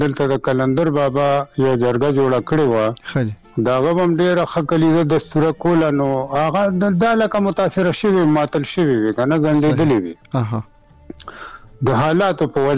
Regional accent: Budhber, Khyber Pakhtunkhwa, Pakistan; خپل ذاتي کلی مو د پیدایش مې همدا دغه دی او استوګنه مې همدغه بډه بیره کې ده

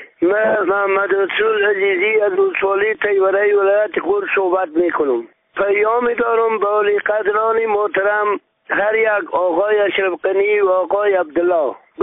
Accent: Afghanistan; اگر ما افغان هستیم، از افغانستان هستیم

